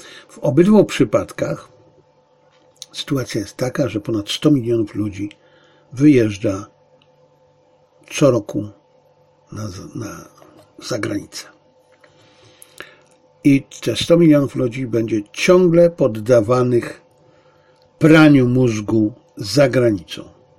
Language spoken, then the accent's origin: Polish; Zabrze, Silesian Voivodeship, Poland; ja urodziłem się w Zabrzu, wychowałem się w Zabrzu, przez 23 lata mieszkałem w Zabrzu.